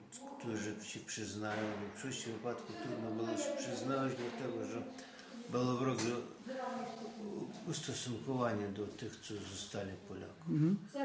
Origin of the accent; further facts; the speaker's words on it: Lviv, Lviv Oblast, Ukraine; Lwowiacy, którzy zostali tu, mówią, że my nie jesteśmy za granicą. To granica się przesunęła od nas.